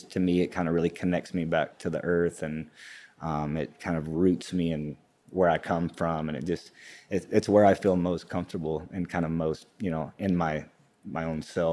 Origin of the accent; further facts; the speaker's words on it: Texas, United States; also born or lived in Hobbs, New Mexico; I'm originally, I was born in Hobbs, New Mexico. Grew up in West Texas, around Midland and Odessa, and kind of all over Texas. My family moved around quite a bit.